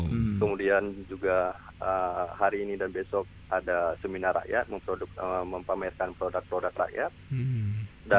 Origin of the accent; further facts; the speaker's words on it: Aceh, Indonesia; sehingga tujuan mensejahterakan masyarakat kita Aceh itu tercapai.